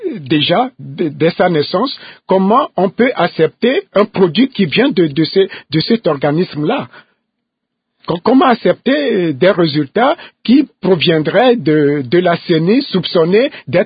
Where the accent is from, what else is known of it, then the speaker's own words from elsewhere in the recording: Togo; dans mon pays d'origine, le Togo par exemple